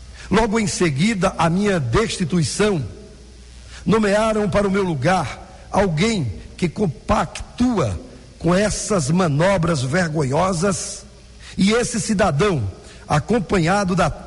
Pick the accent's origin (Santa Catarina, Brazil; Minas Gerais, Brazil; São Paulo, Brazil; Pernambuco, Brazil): Pernambuco, Brazil; mas eu vi na minha terra, lá em Pernambuco, a maldade que fizeram comigo.